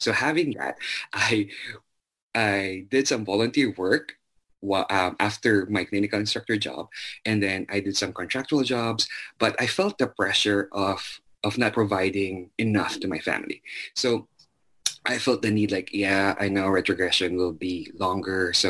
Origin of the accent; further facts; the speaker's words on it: Zamboanga City, Zamboanga Peninsula, Philippines; So I was born and raised in Zamboanga City.